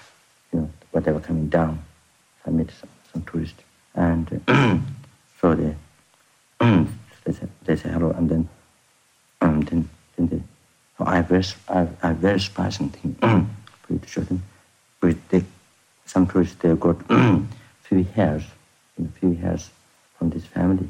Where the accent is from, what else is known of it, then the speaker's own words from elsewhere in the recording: Thame, Koshi Province, Nepal; born there; English is a second language; I was born in Solukhumbu. There's two places, lower and upper. Lower is a little more hotter, upper is a very cold one. The next to snow mountains.